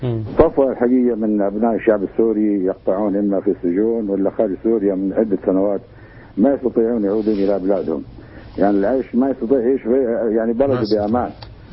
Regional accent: Jeddah, Makkah Province, Saudi Arabia; أنا سعودي من جيران في جدة.

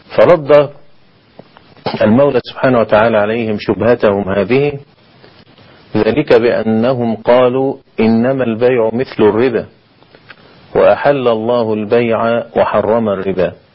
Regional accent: Egypt; يعني اذا كانت عندنا في مصر دلوقتي ال 100 جنيه ما تعملش حاجه

